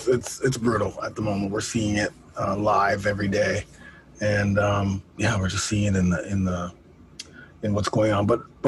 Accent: Toronto, Ontario, Canada; I'm from Canada. So it's a little bit, I'm here in Toronto.

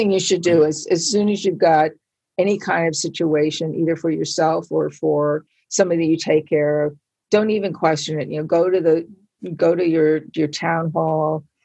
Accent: Long Island, New York, United States; So I grew up in Long Island, and I remember as a kid, the whole community would do typically once a year.

